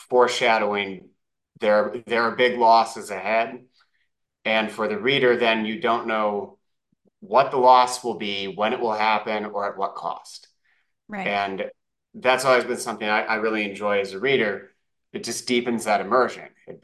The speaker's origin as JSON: {"language": "English", "town": "Bloomington", "region": "Indiana", "country": "United States", "tie": "born or raised there", "said": "So it's set in Bloomington, Indiana in 1999, which is my hometown and kind of the era I grew up in."}